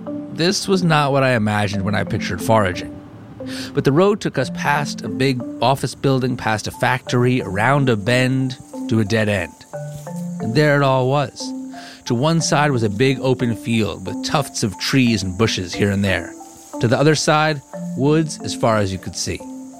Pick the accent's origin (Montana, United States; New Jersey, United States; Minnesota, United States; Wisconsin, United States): New Jersey, United States; We had these where I grew up in New Jersey.